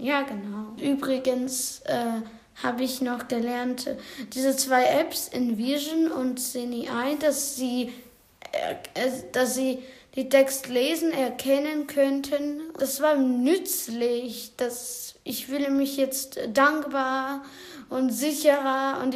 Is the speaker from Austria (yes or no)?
no; Ukraine; German is a second language; now in Germany; ich komme aus der Ukraine. Ich bin am Anfang in Rumänien gefahren, dann aus die Rumänien nach Deutschland mit dem Zug gekommen. Und schon 11 Monaten bin ich in Deutschland und habe Deutsch gelernt und lerne sie jeden Tag.